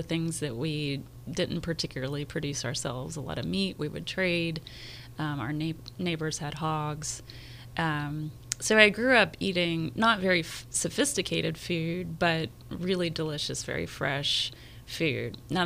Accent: Tennessee, United States; East Tennessee, near the Great Smoky Mountains. We say I grew up in the foothills of the Great Smoky Mountains.

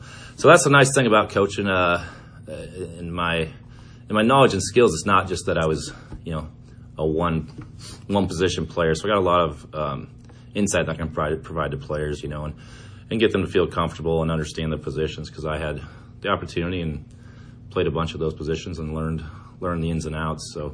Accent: Newton, United States; I'm originally from Newton. From here, graduated in 1994. So dad came here to teach in 1969. So born and raised here

